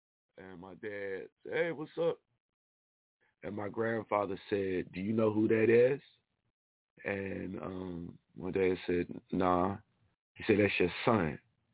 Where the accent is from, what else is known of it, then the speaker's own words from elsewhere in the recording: Kansas City, Missouri, United States; now in Philadelphia, United States; So I actually moved to Philadelphia I moved to the East Coast from Kansas City, Missouri.